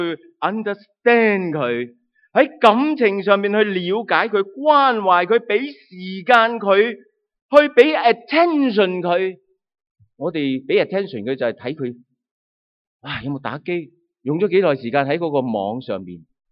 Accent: China; 我想我们中国人的父母，我们俾好多 attention 喺呢一度

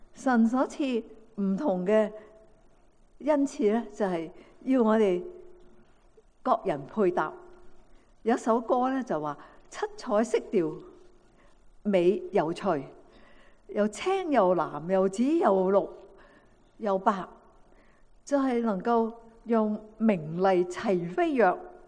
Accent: Guangdong, China; 譬如我们广东人呢

